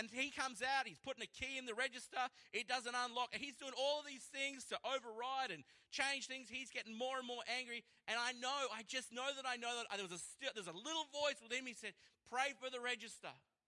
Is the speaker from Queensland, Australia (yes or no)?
yes; Toowoomba, Queensland, Australia; I'm from Toowoomba. It's always weird when I say that.